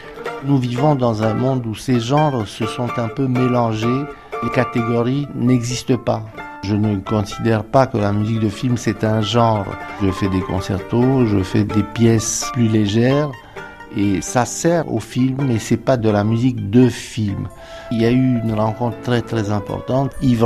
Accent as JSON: {"language": "French", "country": "Romania", "second_language": "French", "moved": "as an adult", "said": "J'ai fait mes études à Bucarest, je suis imprégné du folklore roumain, donc je le suis resté malgré le fait que j'ai quitté la Roumanie quand j'avais 20 ans."}